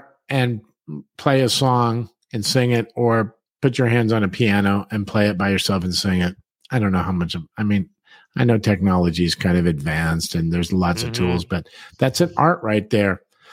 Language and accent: English; San Diego, California, United States; obviously we're all from San Diego.